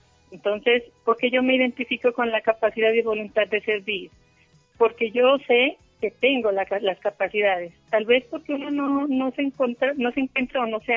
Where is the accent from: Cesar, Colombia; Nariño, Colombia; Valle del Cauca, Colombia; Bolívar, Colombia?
Nariño, Colombia; El Tambo; tengo bien arraigado mi terruño, digamos, mi Nariño, y como tal mi Tambo, ¿no? También soy administradora de empresas, estudié acá en el Tambo, hice un técnico.